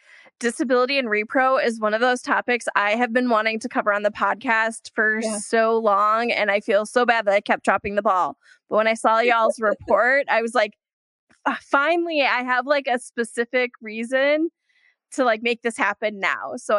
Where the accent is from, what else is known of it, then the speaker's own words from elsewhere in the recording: Wisconsin, United States; now in Washington, United States; Lots of snow and I've enjoyed it. I'm from Wisconsin, so we get a lot of snow and I kind of miss that when I'm here. DC doesn't get nearly as much